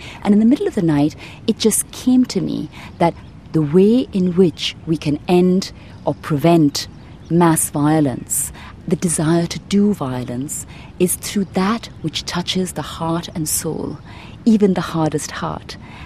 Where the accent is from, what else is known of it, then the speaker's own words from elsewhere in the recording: Mumbai, Maharashtra, India; now in France; I live in France. I'm of Indian origin. I grew up in Bombay.